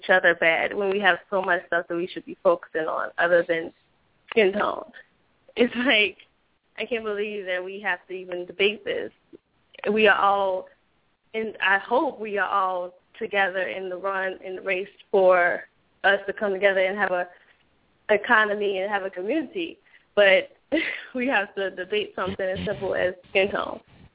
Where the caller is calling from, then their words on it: Chicago, Illinois, United States; I'm calling from Chicago.